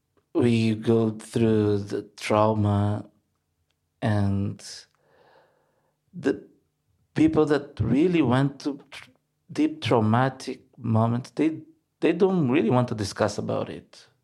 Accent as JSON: {"language": "English", "town": "Luanda", "region": "Luanda Province", "country": "Angola", "tie": "born or raised there", "second_language": "English", "said": "I grew up in Luanda, in a city where every time you're having a conversation, people are having a conversation, no matter what the issue would be about"}